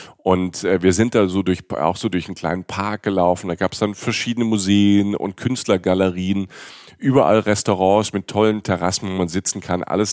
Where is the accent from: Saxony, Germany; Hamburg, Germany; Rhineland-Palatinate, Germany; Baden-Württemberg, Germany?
Rhineland-Palatinate, Germany; oder ich komme aus der Pfalz, ne, wir haben das auch so ein bisschen.